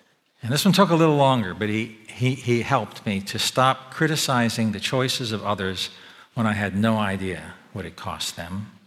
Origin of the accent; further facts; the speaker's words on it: Annapolis, Maryland, United States; Look, I grew up in Annapolis, but today, go Army.